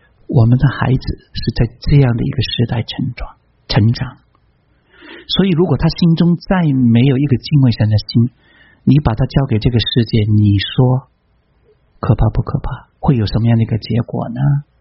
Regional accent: China; 我们中国人说知耻近乎勇，礼义廉耻，你没有这个耻当然，我们中国人是 abuse 嘛

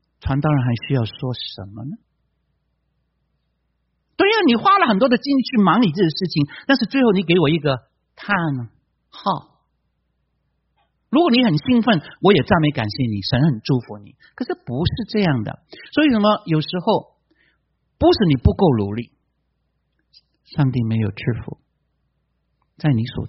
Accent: China; 特别是我们中国人，我们中国人是勤奋的人

